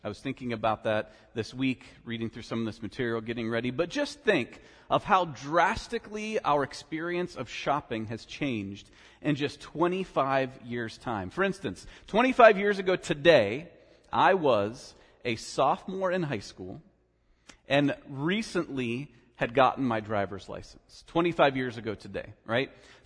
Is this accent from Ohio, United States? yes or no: yes; Winona, Ohio, United States; I grew up in Winona, Ohio, home of probably more cows than people, with a single stop sign intersection, right?